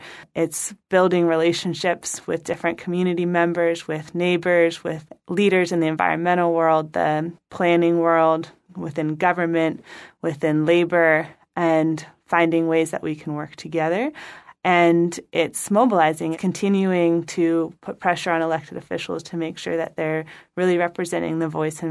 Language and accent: English; Sebastopol, California, United States; As a millennial, I've grown up, born and raised in Sonoma County, mostly Sebastopol, but also the green belt between Renner Park and Santa Rosa.